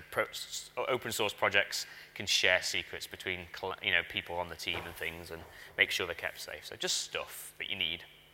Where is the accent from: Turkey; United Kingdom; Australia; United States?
United Kingdom; England; accent: northern English; Whereas you guys can hear my northern accent and think I'm an idiot